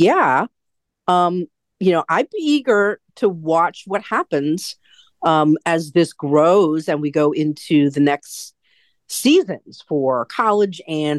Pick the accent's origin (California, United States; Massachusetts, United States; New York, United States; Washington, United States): California, United States; I mean, I born and raised in the Bay Area